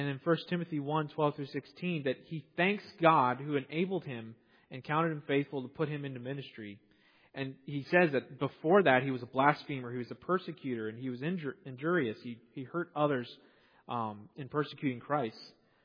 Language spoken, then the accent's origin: English; United States; just as an American, as a Westerner